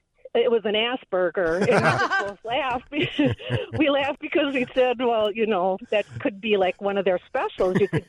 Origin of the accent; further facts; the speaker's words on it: Wisconsin, United States; I'm from Wisconsin, and not that that makes any difference.